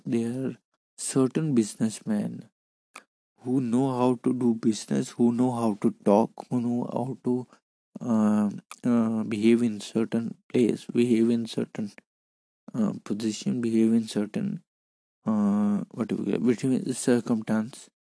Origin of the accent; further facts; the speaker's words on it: Himachal Pradesh, India; Like, I'm from Himachal, so Himachal is one of the greatest place in entire world.